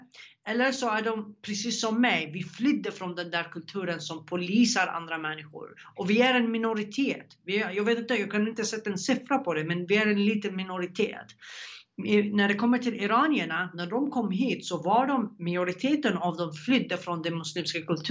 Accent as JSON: {"language": "Swedish", "country": "Yemen", "moved": "yes", "lives_now": "Sweden", "said": "Jag kom från Jemen till Jemen."}